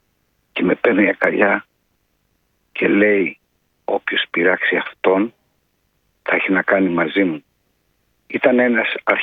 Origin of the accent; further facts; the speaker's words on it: Chaidari, Attica, Greece; επέμενε, του λέω, από την Αθήνα. Από ποιο μέρος ρε φίλε? Του λέω, από το Χαϊδάρι.